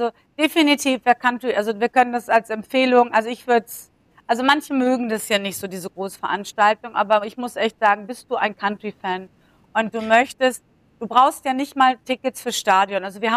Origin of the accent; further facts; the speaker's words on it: Germany; ich komme aus Deutschland